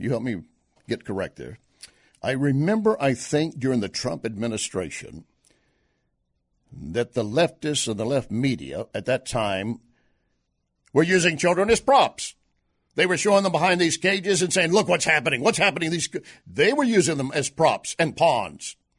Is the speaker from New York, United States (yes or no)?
yes; New York, United States; You know, I'm a New Yorker. I can do everything.